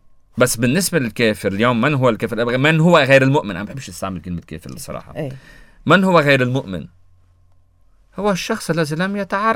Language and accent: Arabic; Lebanon; عنا نحن كلبنانيين